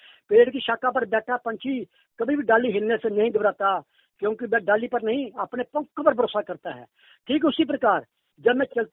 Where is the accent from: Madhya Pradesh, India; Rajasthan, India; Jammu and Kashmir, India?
Jammu and Kashmir, India; Jammu; first language Dogri; Hindi is a second language; मैं जम्मू का रहने वाला हूँ और हमारी जम्मू की जो मातृभाषा है डोगरी है।